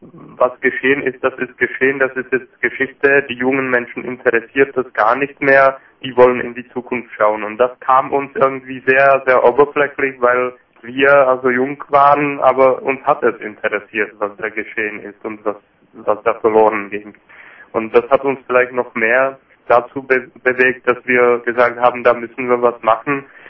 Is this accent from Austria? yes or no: no; Giant Mountains, Czechia; dass wir fast alle aus diesen Gebieten kommen, also aus dem ehemaligen Sudetenland. Ich komme aus dem Riesengebirge